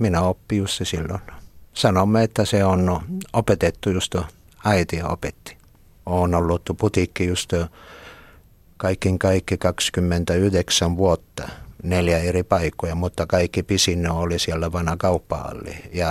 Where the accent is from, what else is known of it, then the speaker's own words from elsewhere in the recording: Italy; Finnish is a second language; now in Finland; vaikka mä olen italialainen, mä tukkaan olla myöskin suomalainen, kun mulla on myöskin Suomen kansalaisuus.